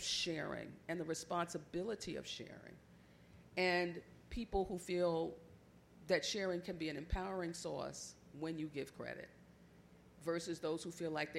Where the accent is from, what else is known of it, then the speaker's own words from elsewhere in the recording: Brooklyn, New York, United States; I'm from Brooklyn, and I'm from East New York.